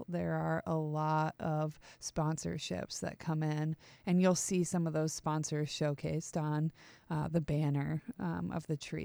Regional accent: Cincinnati, Ohio, United States; I grew up in Cincinnati.

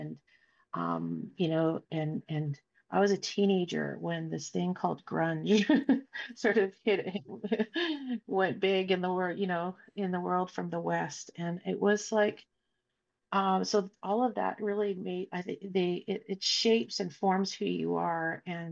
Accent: Yukon, Canada; So it's in the Kluane region of the Yukon. And I'm from Kluane First Nation, and my village is right on the shores of the lake.

